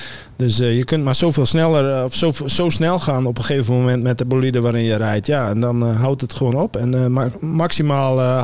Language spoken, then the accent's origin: Dutch; Netherlands; Maar voor ons als Nederlanders is het een hele herkenbare show.